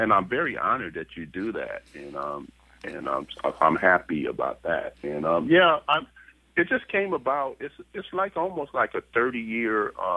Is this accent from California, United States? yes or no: yes; Watts, California, United States; this performance is based on me growing up, storytelling kind of a piece of me growing up in Watts.